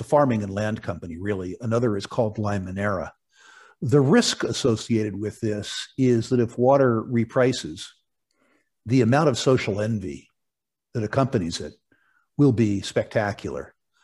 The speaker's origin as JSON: {"language": "English", "country": "United States", "said": "And I said jokingly as an American, you know, that I didn't think anybody'd missed the top couple of meters of the lake."}